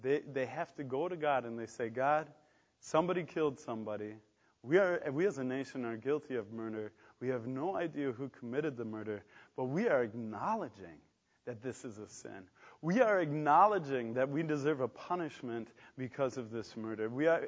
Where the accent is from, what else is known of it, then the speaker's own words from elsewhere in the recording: United States; I don't know about you, but growing up in America today, it's easy when you hang around with a lot of of lukewarm Christians